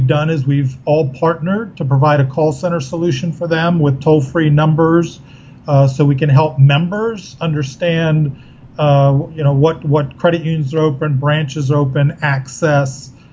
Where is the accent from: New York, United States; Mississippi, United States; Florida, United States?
Florida, United States; Miami; I'm originally from the Miami area. So I've lived through a few of these hurricanes.